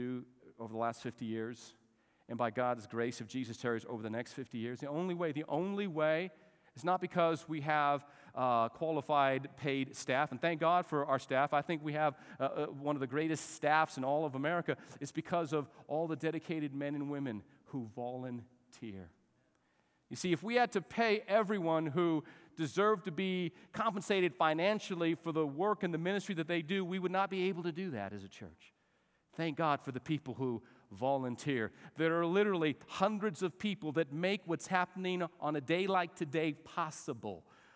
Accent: New Mexico, United States; I don't know if it's this boy that was born and raised in New Mexico and now lives in Texas

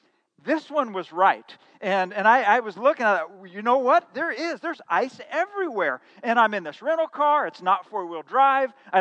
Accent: Midwest, United States; And so I thought, you know, I'm from the Midwest.

